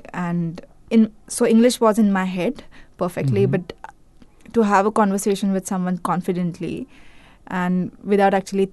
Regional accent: Mumbai, Maharashtra, India; So I'm born and brought up in Mumbai.

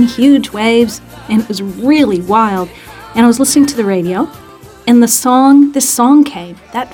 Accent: Canada; accent: Canadian; I originally come from Canada.

